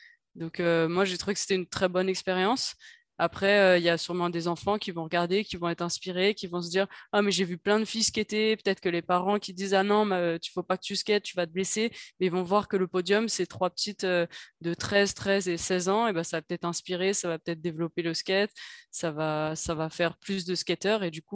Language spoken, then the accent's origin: French; Paris, Île-de-France, France; Ouais, c'est à la maison. Donc, en tant que Parisienne